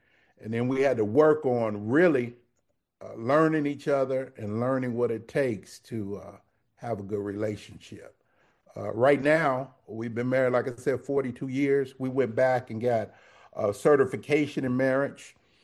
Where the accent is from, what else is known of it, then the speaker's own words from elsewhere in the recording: Compton, California, United States; Born and raised in Compton. Been in Compton many, many years, and I still invest a lot in Compton right now.